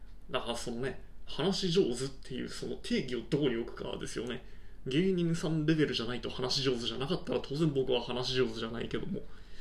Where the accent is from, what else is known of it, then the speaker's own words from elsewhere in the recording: Oita, Japan; しかも僕大分県の人間だし